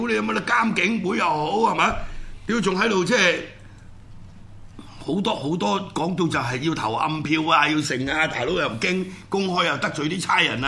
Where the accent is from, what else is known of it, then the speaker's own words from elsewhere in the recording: Hong Kong; 打擊我哋香港人對嗰個警隊嗰個印象啊